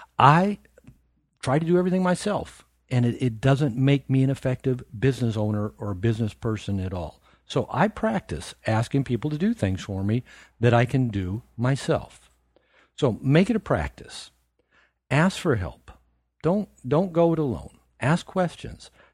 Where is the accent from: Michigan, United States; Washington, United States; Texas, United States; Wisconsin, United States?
Washington, United States; Seattle; As I mentioned, I'm from the Seattle area.